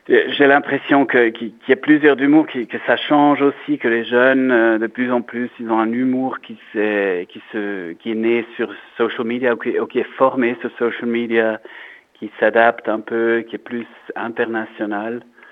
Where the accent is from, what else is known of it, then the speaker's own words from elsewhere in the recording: German-speaking Switzerland, Switzerland; chez nous, en Suisse alémanique